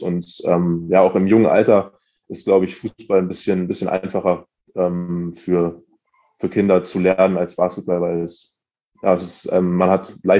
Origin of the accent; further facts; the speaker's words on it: Berlin, Germany; Ich bin in Wilhelmsruh aufgewachsen, das ist in Pankow, aber so ein bisschen weiter draußen gelegen, würde ich sagen. Also es ist jetzt nicht in der Nähe von Prenzlauer Berg oder so hier, sondern ein bisschen mehr nördlich.